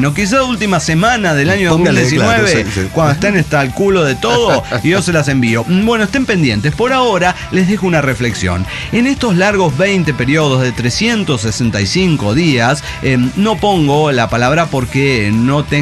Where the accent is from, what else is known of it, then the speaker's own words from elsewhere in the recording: Dallas, Texas, United States; en realidad soy de cerca de Dallas, Texas